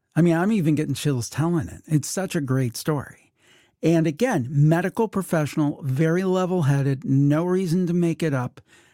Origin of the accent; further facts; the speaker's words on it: Ohio, United States; And coincidentally, from my home state here in the States of Ohio.